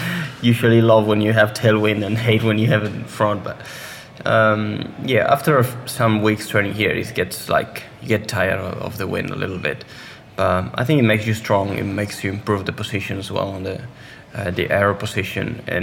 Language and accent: English; Spain; English is a second language; I started playing football like most of the kids in Spain. Then I joined the swim club of my hometown